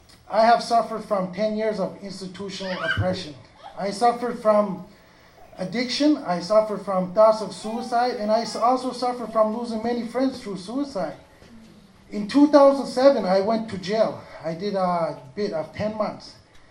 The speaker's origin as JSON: {"language": "English", "country": "Canada", "tie": "born or raised there", "said": "I grew up in the Mi'kmaq territory within our nation."}